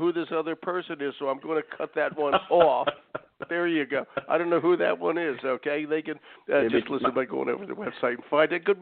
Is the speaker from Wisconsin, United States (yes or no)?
no; Philadelphia, Pennsylvania, United States; I'm from Philadelphia.